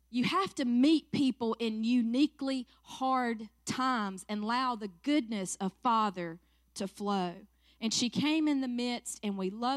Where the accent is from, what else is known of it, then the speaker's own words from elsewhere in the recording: Seneca, South Carolina, United States; Born and raised right here in Seneca, South Carolina.